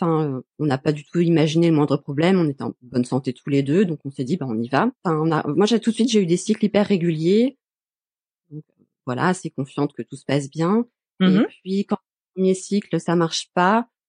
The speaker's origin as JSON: {"language": "French", "town": "Les Sables-d'Olonne", "region": "Pays de la Loire", "country": "France", "said": "Alors, je viens des Sables-d'Olonne, c'est en Vendée"}